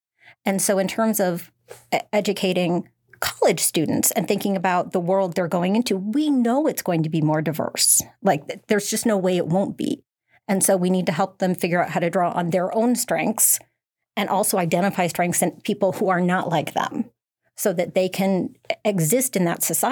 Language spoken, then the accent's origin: English; Wisconsin, United States; I come from Wisconsin